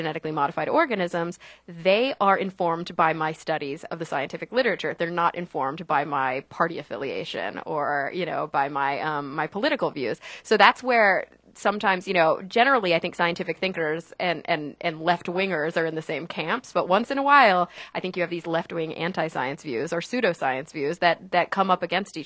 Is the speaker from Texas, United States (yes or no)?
yes; Plano, Texas, United States; What is there to do in Texas? Like a suburb of Dallas called Plano.